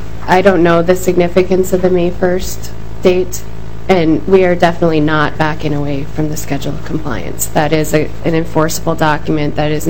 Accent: Minnesota, United States; I grew up on the Iron Range, and I'm a third-generation miner.

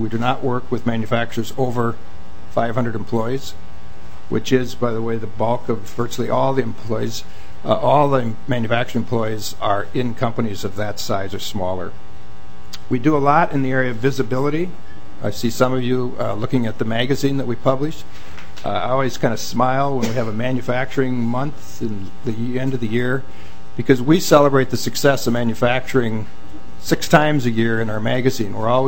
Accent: Minnesota, United States; I'm from Greater Minnesota

